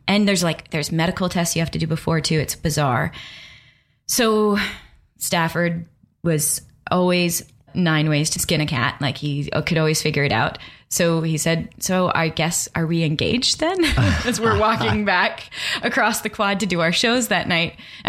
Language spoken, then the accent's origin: English; Calgary, Alberta, Canada; I'm from Calgary, Alberta, Canada.